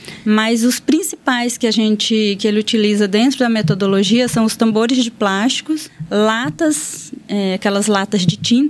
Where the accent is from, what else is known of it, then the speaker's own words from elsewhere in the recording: Tangará da Serra, Mato Grosso, Brazil; Continuamos atuando lá em Tangará, né? Que é a minha cidade, eu sou de Tangará.